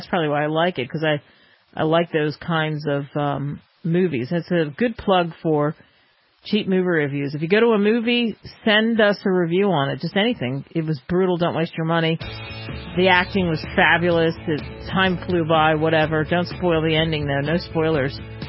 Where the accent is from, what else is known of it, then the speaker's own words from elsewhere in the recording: East Coast, United States; And you know, I grew up on the East Coast.